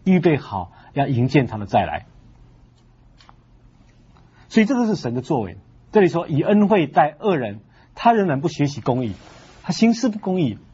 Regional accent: China

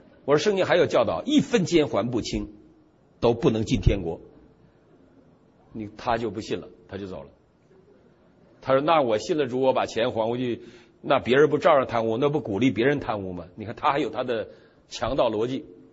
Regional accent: Northeast China, China; 我们东北人相信黄鼠狼，他管叫狐黄二仙

